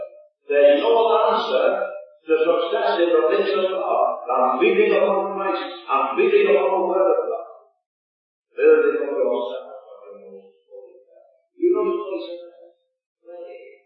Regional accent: Liverpool, North West England, United Kingdom; We had brethren in my hometown of Liverpool years ago who used to tell us this.

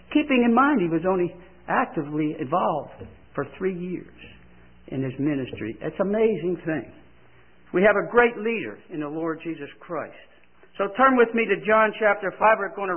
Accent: Philadelphia, Pennsylvania, United States; moved away as an adult; now in Georgia, United States; we came from Philadelphia 41 years ago

